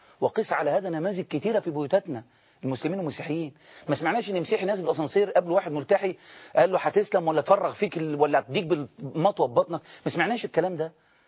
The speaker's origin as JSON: {"language": "Arabic", "country": "Egypt", "said": "احنا مصريين عايشين معاكم"}